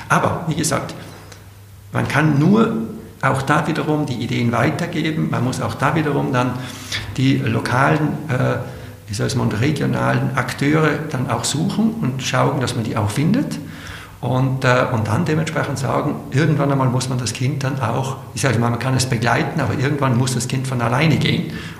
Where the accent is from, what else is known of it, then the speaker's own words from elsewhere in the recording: Trentino-Alto Adige, Italy; also born or lived in Switzerland; in dem ich ja Südtiroler bin, bin ich ja auch Schweizer und ich habe auch sehr lange in der Schweiz gewohnt und gelebt.